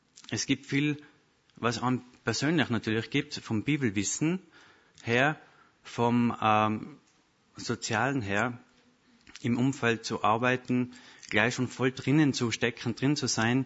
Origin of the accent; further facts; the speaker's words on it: Austria; now in Germany; Wie ihr hört, ich komme aus Österreich.